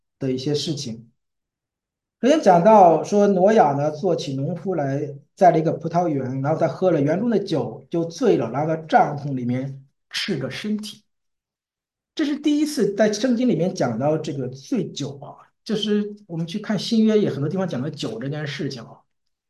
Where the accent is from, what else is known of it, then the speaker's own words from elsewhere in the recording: China; 所以我们中国人呢，很可能是闪的后代啊